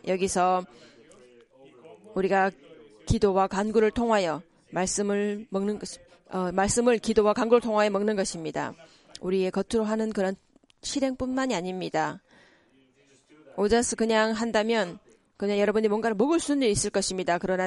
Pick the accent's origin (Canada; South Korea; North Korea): Canada; Toronto, Ontario; 제가 토론토에서 왔습니다.